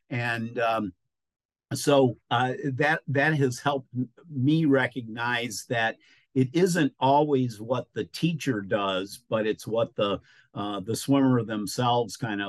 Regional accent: New York, United States; now in Ohio, United States; I had the wonderful great fortune of growing up in Western New York State in the Finger Lakes, where there is lots and lots of water.

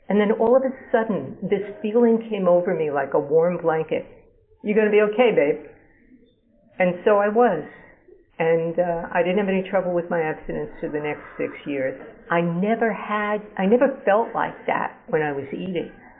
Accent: Manchester, New Jersey, United States; I'm from Manchester, New Jersey, and I've been in OA since May 12, 1981, one day at a time.

